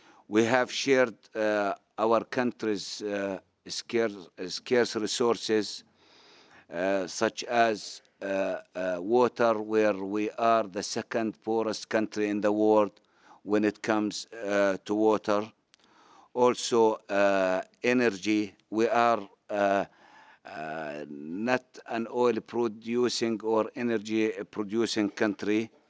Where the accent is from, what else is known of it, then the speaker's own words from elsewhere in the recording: Jordan; And since I came from Jordan, the largest host country of refugees in the world